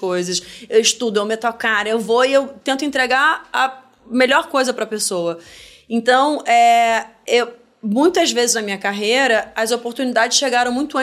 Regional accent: Petrópolis, Rio de Janeiro, Brazil; moved away; also born or lived in Japan; A vida mudou completamente. Saí de Petrópolis, 9 meses depois eu tava no Japão.

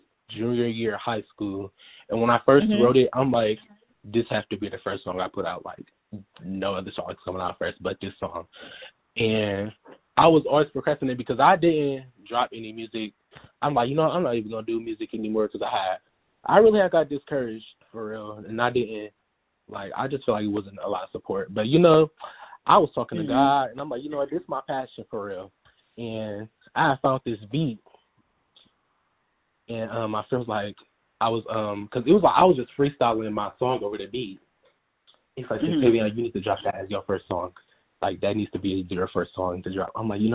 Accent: Akron, Ohio, United States; now in Columbus, United States; I'm from Akron, Ohio, but I live in Columbus, Ohio right now. But I was born in Akron, Ohio.

